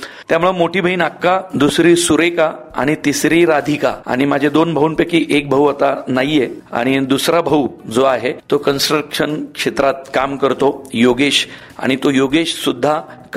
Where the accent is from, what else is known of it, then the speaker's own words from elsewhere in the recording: Pune, Maharashtra, India; छोटीशीच घर होतं आमचं पौडफाट्याला, त्या घरातच माझं सगळं बालपण गेलं.